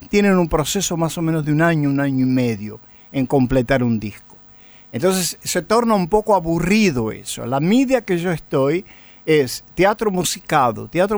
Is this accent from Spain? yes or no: no; Italy; Yo soy italiano, por eso me pude ir del país en el momento de la crisis.